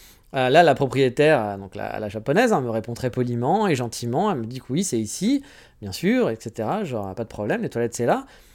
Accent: France; Puis nous, en tant que Français, on n'aime pas.

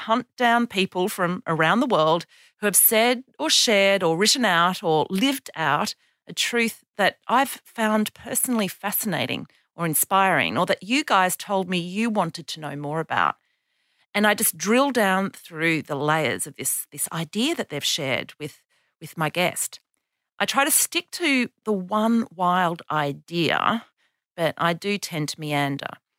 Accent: Canberra, Australian Capital Territory, Australia; then we'll be moving on to Wollongong, Canberra, my hometown, Brisbane, Gold Coast, Melbourne and Perth.

